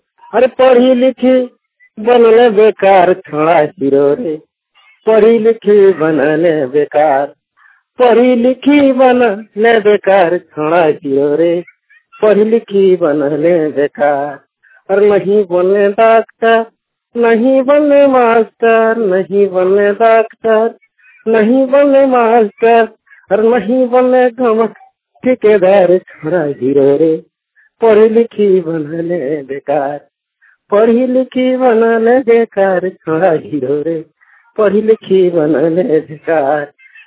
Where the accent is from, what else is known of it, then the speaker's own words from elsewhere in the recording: Jharkhand, India; ग्राम मणमो, post खेतको, थाना विष्णुगढ़, जिला हजारीबाग, राज्य झारखंड के निवासी हूँ।